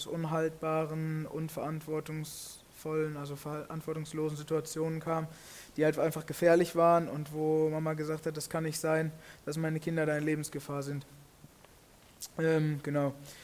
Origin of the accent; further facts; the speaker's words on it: Plettenberg, North Rhine-Westphalia, Germany; wir haben gewohnt in Plettenberg, da wo ich herkomme, wo ich quasi auch aufgewachsen, groß geworden bin, zur Schule gegangen bin.